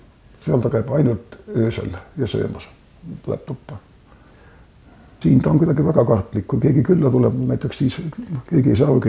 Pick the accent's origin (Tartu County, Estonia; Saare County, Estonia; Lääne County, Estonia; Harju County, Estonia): Saare County, Estonia; Muhu; Ma mingis mõttes pean ka ennast, aga ma olen ikka põhiselt olemiselt, ma olen ikka muhulane.